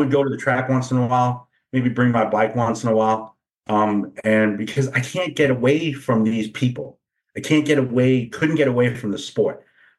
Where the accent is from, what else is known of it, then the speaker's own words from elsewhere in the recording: New York, United States; yeah, you know, I'm not from here. I grew up in New York.